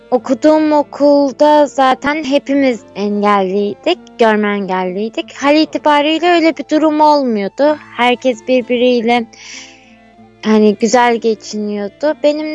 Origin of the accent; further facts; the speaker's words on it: Perşembe, Ordu, Turkey; ben zaten 7 yaşına kadar köyde yaşadım. 7 yaşında Perşembe merkeze yerleştik.